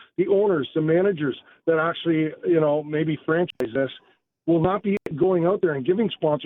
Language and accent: English; Canada; Thank God we're Canadian.